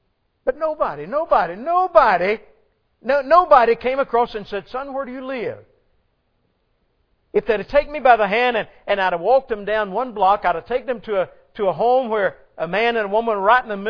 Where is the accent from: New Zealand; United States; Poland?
United States; Atlanta, Georgia; But I was growing up in Atlanta, and we lived in 16 different places in the 19 years that I lived at home, and never very far from one another